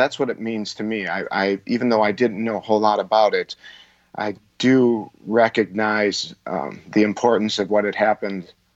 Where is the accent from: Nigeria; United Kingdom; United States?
United States; Detroit, Michigan; I was living in, I was in Detroit. I'm from Detroit.